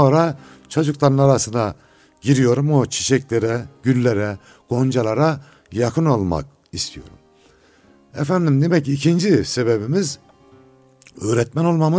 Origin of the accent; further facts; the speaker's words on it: Toprakkale, Osmaniye, Turkey; also born or lived in Erzurum; Fakir, 1957 yılında Osmaniye'de doğdum. İlkokulu Toprakkale'de okudum. Ondan sonra Allah rahmet eylesin, babam bizi İmam Hatip'e göndermek için Osmaniye'ye göçtü.